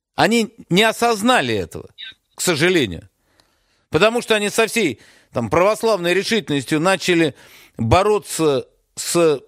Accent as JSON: {"language": "Russian", "region": "Moscow", "country": "Russia", "said": "хотя я москвич и не в первом поколении"}